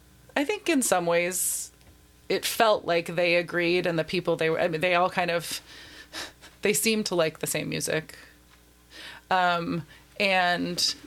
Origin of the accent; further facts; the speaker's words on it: California, United States; Yeah, I grew up in Marin and went to high school in San Francisco. And I was born in West Marin.